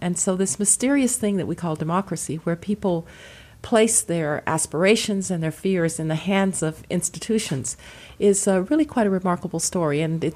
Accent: Birmingham, Alabama, United States; as a child, I grew up in Birmingham, Alabama, when black citizens did not experience full democracy.

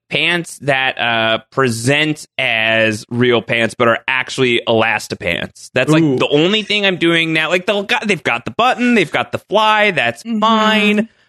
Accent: New York, United States; As a New Yorker, I am deeply scandalized by it

